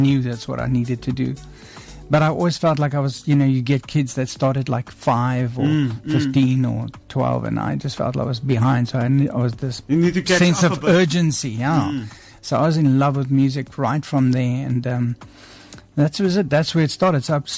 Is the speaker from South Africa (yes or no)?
yes; Johannesburg, Gauteng, South Africa; I was born in Cape Town, but then I lived in Joburg my whole life, and then when I was in the army, I came down to Cape Town.